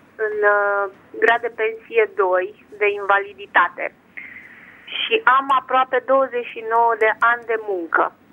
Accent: Bucharest, Romania; București.

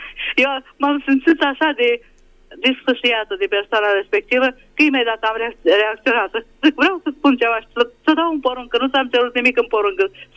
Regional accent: Budapest, Hungary; din Budapesta

